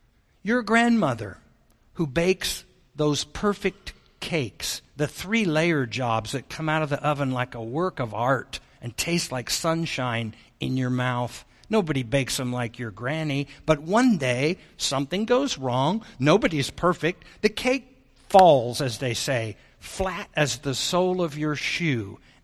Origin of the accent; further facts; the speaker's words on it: Wichita, Kansas, United States; When I was a boy growing up in Wichita, Kansas, I was a double PK, son of a preacher, son of a professor